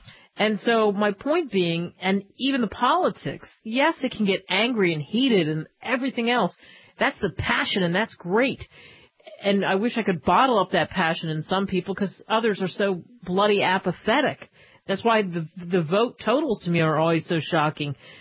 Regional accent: New Jersey, United States; growing up in Jersey

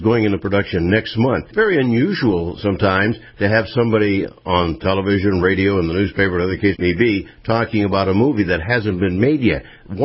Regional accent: Erie, Pennsylvania, United States; The beginning of that movie took place in my hometown where I grew up in Erie, Pennsylvania.

